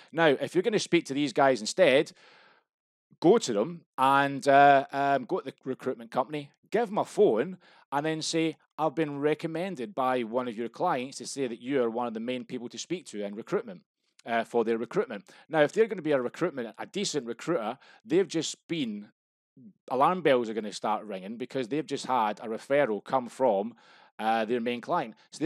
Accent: Scotland, United Kingdom; I do apologise. I'm Scottish.

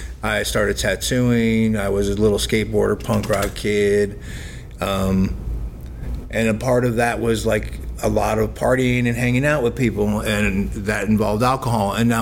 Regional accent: Tampa, Florida, United States; Well, basically, I'm a third generation Floridian. I'm from Tampa, Florida. I was born in 1971, so I'm 51 years old.

